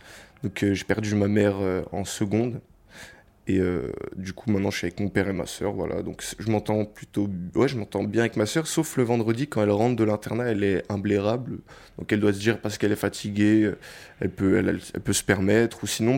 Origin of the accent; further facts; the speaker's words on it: Paris, Île-de-France, France; je viens de Paris et voilà, je suis un Parisien. Depuis que je suis né, j'habite dans le même appartement à Paris.